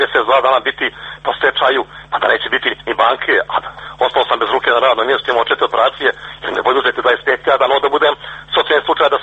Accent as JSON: {"language": "Serbian", "country": "Montenegro", "said": "Nije se mogao vjerovati da ću kao Crnogorac ođe na svoje zemlji da skićem tu pojeg ulica."}